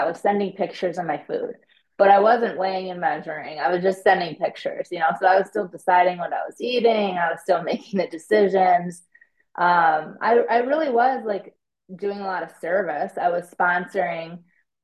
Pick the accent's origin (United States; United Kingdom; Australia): United States; Michigan; now in California, United States; I grew up in Michigan, which is in the Midwest of the US.